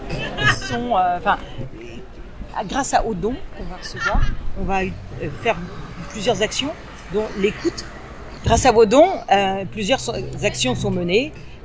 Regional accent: Nouvelle-Aquitaine, France; Moi, je suis de Charente-Maritime et je suis toujours sur New York.

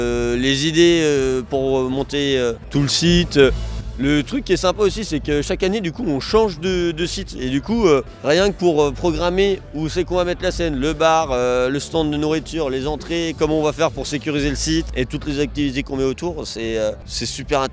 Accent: Maizé, France; Moi, je viens de Maizé.

